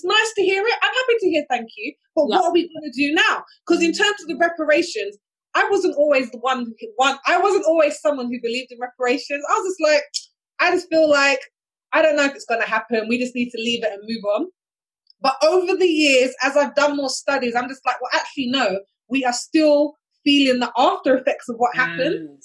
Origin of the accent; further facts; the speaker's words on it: United Kingdom; I still very much see myself as British.